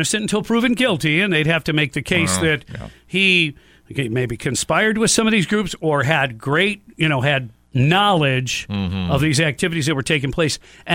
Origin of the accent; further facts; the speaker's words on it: Michigan, United States; But I grew up in Michigan